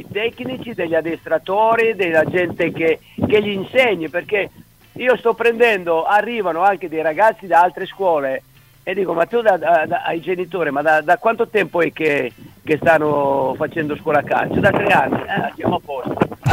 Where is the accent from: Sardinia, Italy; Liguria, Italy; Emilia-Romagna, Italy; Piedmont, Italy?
Sardinia, Italy; io sono nato in Sardegna, in un paesino, una città, un paesino